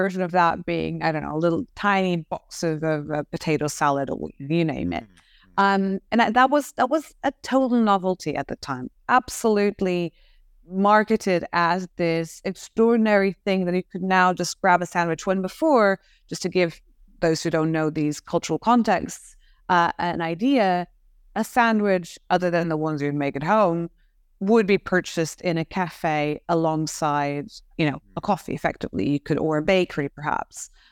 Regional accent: Portugal; when I was growing up in Portugal.

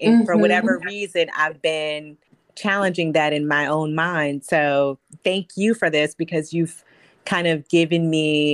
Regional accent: Midwest, United States; And my tolerance for it has lowered considerably, although I'm from the Midwest.

